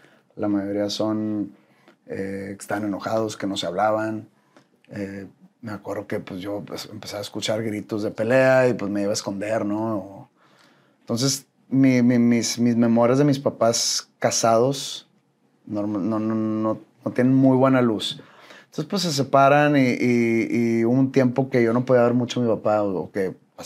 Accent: Monterrey, Nuevo León, Mexico; Soy de aquí de Monterrey. Nací en la maternidad Conchita.

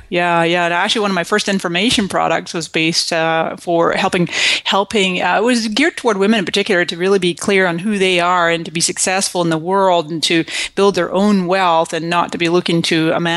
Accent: Scotland, United Kingdom; moved away as an adult; also born or lived in Canada; now in United States; And so I came to this country in 1999 from Scotland, mm-hmm. and before that I was born in Canada.

